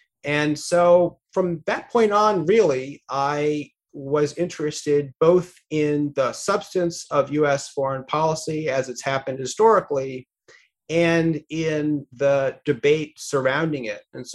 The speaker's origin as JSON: {"language": "English", "region": "Washington, D.C. area", "country": "United States", "tie": "born or raised there", "said": "I grew up outside Washington, D.C. I was interested in politics."}